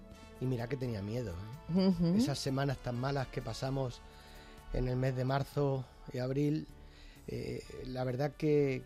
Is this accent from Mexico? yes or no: no; Yecla, Region of Murcia, Spain; moved away as an adult; now in Madrid, Spain; Yo hice el MIR ya allí cuando vine desde Murcia, desde mi pueblo, desde Yecla a Madrid, y ya me quedé.